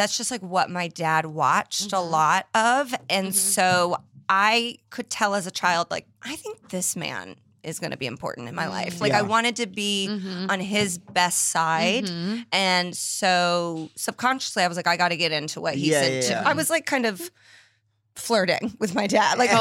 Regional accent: Indianapolis, Indiana, United States; I grew up in Indianapolis, Indiana.

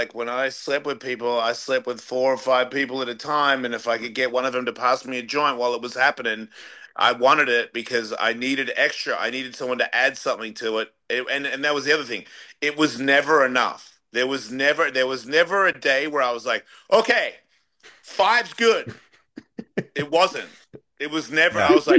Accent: Australia; I'm from Australia

